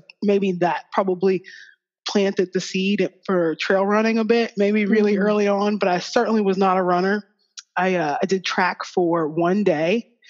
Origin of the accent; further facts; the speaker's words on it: Cincinnati, Ohio, United States; now in Lexington, United States; I live in Lexington, Kentucky. I'm from Cincinnati, Ohio, originally. I'm one of three daughters from my mother.